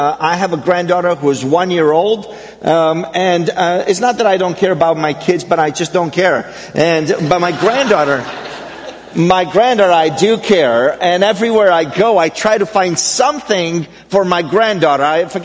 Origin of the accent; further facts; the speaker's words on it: Romania; now in United States; As I said, I grew up in Romania, which was a communist country for about 45 years.